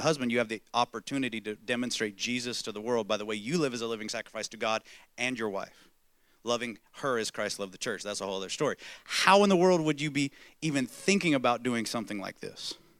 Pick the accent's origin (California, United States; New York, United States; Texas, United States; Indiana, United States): Texas, United States; I grew up in the South, in America, in Texas